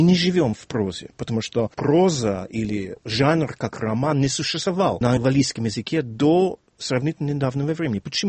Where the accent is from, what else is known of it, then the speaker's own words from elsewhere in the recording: Wales, United Kingdom; Russian is a second language; хотя я родился и вырос в Уэльсе, граница с Англией была совсем близко. Регион наш был англоязычный, но все-таки валлийский язык очень присутствовал.